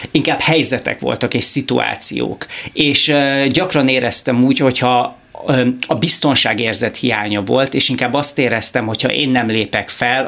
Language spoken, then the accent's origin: Hungarian; Eger, Heves, Hungary; also born or lived in Sweden / Spain; én meg a hugomot születtünk Svédországba, most már ides tovább 35 éve, és 3 évet éltem Svédországban, utána 1 évet Spanyolországban, és akkor elváltak a szüleim, és utána 4-5 éves voltam, amikor Magyarországra jöttünk, Egerbe